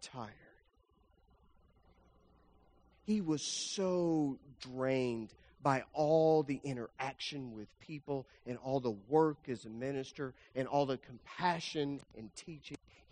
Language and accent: English; Lubbock, Texas, United States; I grew up in Lubbock, Texas.